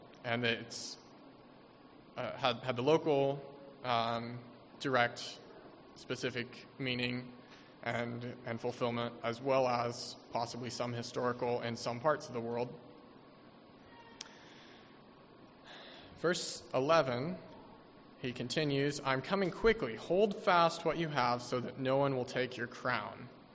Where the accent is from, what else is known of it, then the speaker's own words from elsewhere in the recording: United States; Especially with it being the 4th of July weekend and partly just being an American